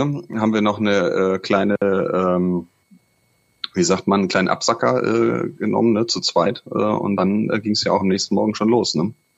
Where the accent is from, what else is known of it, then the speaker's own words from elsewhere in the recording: Hamburg, Germany; und das so sage ich als Hamburger.